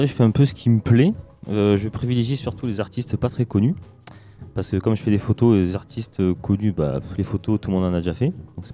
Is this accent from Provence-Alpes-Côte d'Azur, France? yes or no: yes; Avignon, Provence-Alpes-Côte d'Azur, France; elle était en concert sur Avignon parce que je suis d'Avignon